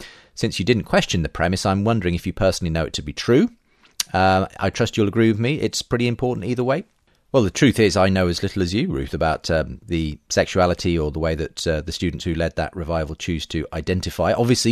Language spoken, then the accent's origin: English; United States; accent: American; The man behind the table noticed my American accent and asked what I was doing in the UK.